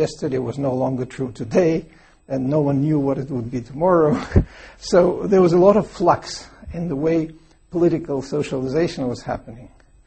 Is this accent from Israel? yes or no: no; Leningrad, Saint Petersburg, Russia; moved away as an adult; As you heard, I grew up in the Soviet Union until the age of 28, and these were obviously my formative years. And how can I describe those years? Well, I think that I grew up in Leningrad.